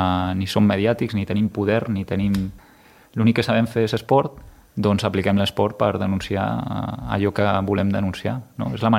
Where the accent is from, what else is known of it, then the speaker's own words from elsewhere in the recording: Sant Celoni, Catalonia, Spain; som de Sant Celoni i continuarem sent